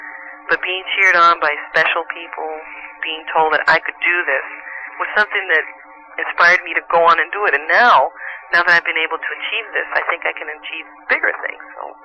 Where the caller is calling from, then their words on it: New York City, New York, United States; Hi, I'm calling from New York City.